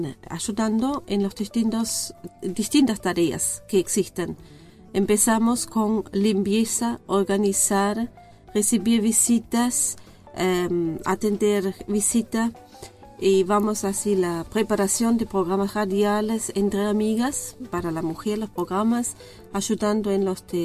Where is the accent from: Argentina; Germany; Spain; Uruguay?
Germany; Stuttgart, Baden-Württemberg; Spanish is a second language; moved away as an adult; De Stuttgart. Vienen del sur, cerca de Múnich.